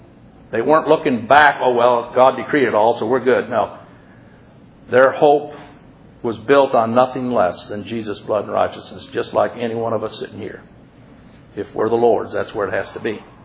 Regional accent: United States; I'm born an American.

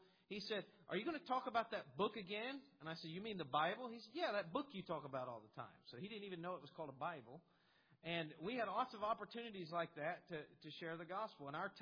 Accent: Newport, Tennessee, United States; I was born and raised in Newport, Tennessee, which is about an hour east of Knoxville, Tennessee.

